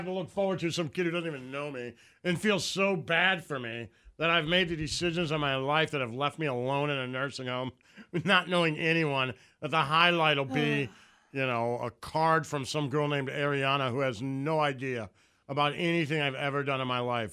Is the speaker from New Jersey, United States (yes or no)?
no; Detroit, Michigan, United States; I'm from Detroit.